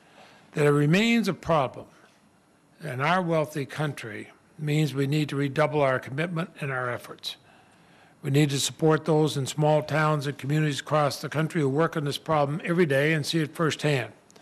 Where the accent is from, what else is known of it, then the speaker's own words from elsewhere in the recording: Vermont, United States; Another now works with homeless youth in my home state of Vermont.